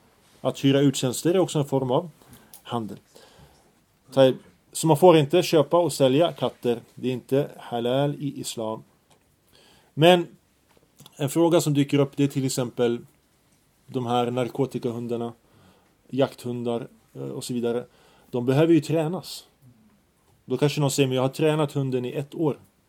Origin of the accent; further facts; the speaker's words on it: Sweden; mer era hemländer, Sverige mitt hemland.